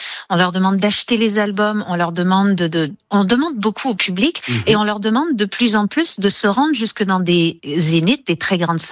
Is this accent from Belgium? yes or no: no; New Brunswick, Canada; C'est un francophone hors Québec, comme moi. Moi, je suis du Nouveau-Brunswick